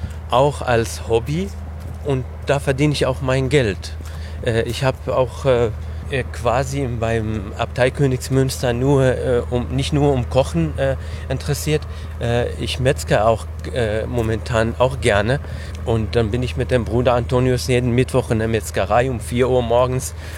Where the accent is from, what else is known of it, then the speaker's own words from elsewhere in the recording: Qamishli, Al-Hasakah Governorate, Syria; Also wo ich herkomme, der Stadt Kamishli liegt also 500 Meter von türkischer Grenze entfernt, also so ein halber Kilometer. Man kann ja Grenze auch sehen.